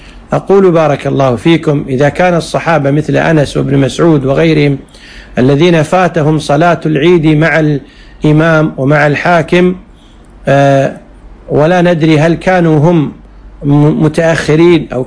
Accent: Kuwait; وكذلك وزارة الأوقاف عندنا في الكويت، الهيئة الشرعية، اللجنة الشرعية أفتت بذلك

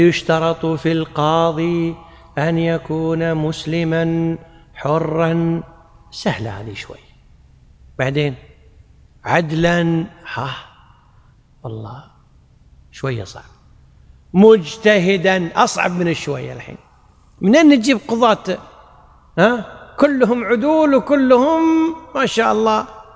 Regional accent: Kuwait; والقاضي عندنا في الكويت غالبا القضاة لا أحد منهم يفتي بمذهب مالك في الطلاق

